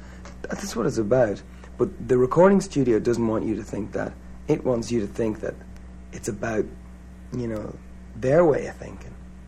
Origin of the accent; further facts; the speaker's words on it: Ireland; Well, that line, to me as an Irishman, faith is the key to open the doors and the borders